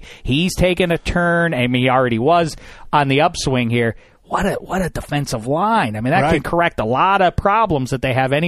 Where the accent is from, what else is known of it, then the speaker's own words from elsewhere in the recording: Northeast, United States; You know, it was fall. I grew up in the Northeast.